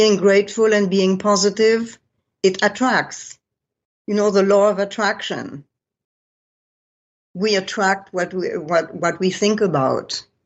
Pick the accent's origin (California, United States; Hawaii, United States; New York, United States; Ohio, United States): California, United States; from California. Who are you?"